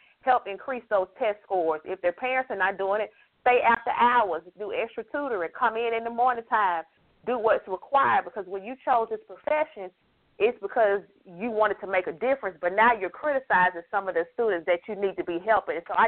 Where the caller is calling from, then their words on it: Mississippi, United States; I'm calling from Mississippi.